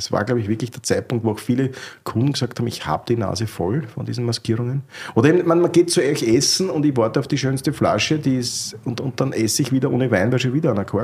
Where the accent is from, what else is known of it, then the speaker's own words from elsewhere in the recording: Krems, Lower Austria, Austria; Und ich bin halt komplett anders in Krems mit Nicht-Weinleuten aufgewachsen beim Weggehen.